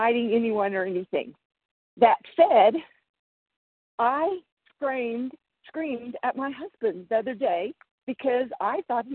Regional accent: Tulsa, Oklahoma, United States; I am from Tulsa

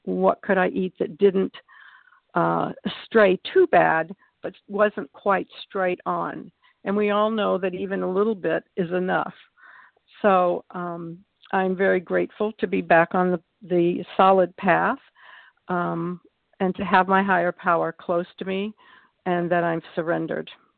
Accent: North Carolina, United States; I'm from North Carolina, and I came to a vision for you in January.

